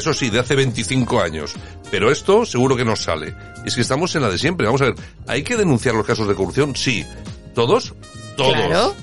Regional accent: Spain; aquellos que nos consideramos españoles.

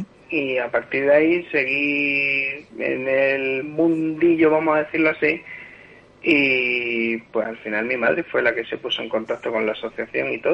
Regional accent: Málaga, Andalusia, Spain; now in Granada, Spain; soy de Málaga, pero actualmente estoy en Granada.

